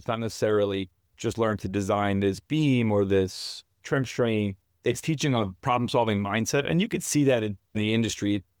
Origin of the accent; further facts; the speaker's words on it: Queens, New York, United States; I'm a New Yorker born and raised out of Queens. I grew up in Woodside and then Flushing.